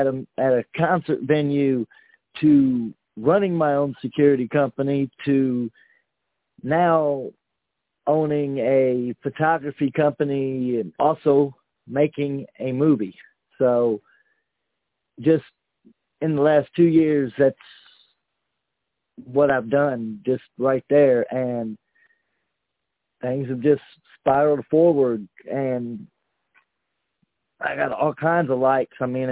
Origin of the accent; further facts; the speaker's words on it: LaGrange, Indiana, United States; Well, I grew up in Indiana, way up north, what we northerners call the Amish territories. A little town called LaGrange. Then I bounced down to Florida for a year when I was like 8 or 9. Back home again to LaGrange area.